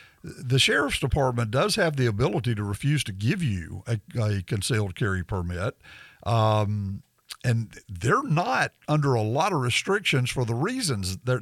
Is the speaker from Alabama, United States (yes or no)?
yes; Tuscaloosa, Alabama, United States; But growing up in Tuscaloosa, next to the Black Belt, and seeing such a beautiful part of Alabama just dying on the vine